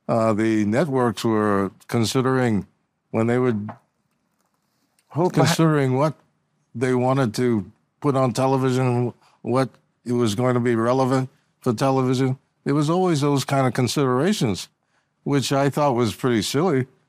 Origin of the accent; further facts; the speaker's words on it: New York City, New York, United States; Well, in New York City, when I grew up in New York City, I grew up around a lot of interesting people.